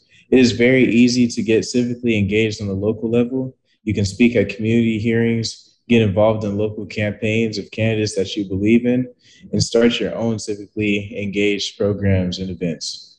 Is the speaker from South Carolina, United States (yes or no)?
no; Phoenix, Arizona, United States; I was born here in Phoenix, Arizona. I'm a fourth-generation Arizona native and also a fourth-generation Sun Devil.